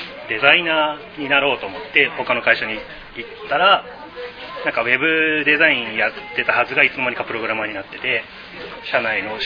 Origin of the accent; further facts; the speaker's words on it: Aichi, Japan; 僕愛知県出身なんで、名古屋飯っていいよねみたいな本を企画して